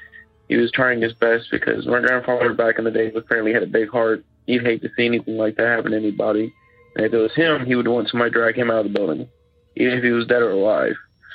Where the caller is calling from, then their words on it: Florence, Kentucky, United States; I'm calling from Florence, Kentucky.